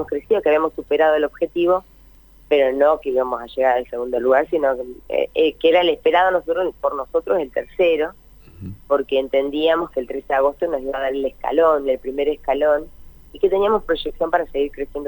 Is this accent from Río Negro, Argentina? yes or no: yes; Allen, Río Negro, Argentina; Yo soy de Allen, una zona con la producción frutícola como bandera